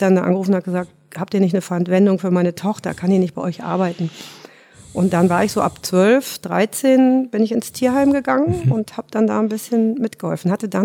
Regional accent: North Rhine-Westphalia, Germany; now in Munich, Germany; Nee, ich komme aus Nordrhein-Westfalen.

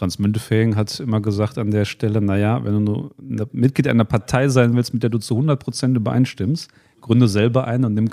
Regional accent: Ukraine; now in Germany; Ich bin in einem sehr politischen Haushalt aufgewachsen. Ich komme ja ursprünglich aus der Ukraine. Meine Eltern sind in der Sowjetunion groß geworden, sozialisiert worden. Und als wir eben nach Deutschland kamen

